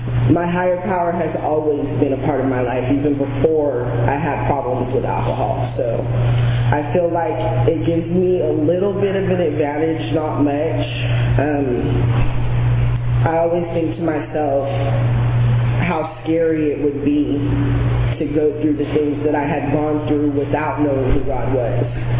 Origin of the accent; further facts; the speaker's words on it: Chowchilla, California, United States; I was born and raised in Chowchilla, California. Not the prison, the town. It was a pretty normal life. I grew up on an almond ranch.